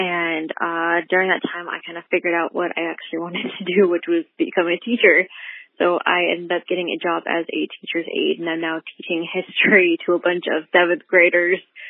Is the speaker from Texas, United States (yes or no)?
no; Phoenix, Arizona, United States; I'm from Phoenix, Arizona.